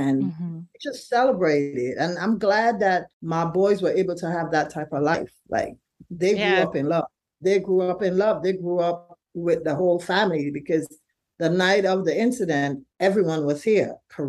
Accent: St. Vincent & Grenadines; now in Brooklyn, United States; So, like you said, we're from St. Vincent originally, but Tyler grew up in a home. We live on East 8th and Beverly in Brooklyn, and we've been living in this home for 31 years.

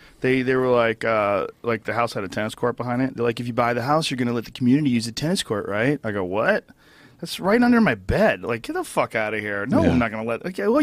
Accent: Gainesville, Florida, United States; now in Boston, United States; I come from Florida where I lived before that in a college community in Gainesville, Florida. And we moved to like the only place in Boston that my parents could afford.

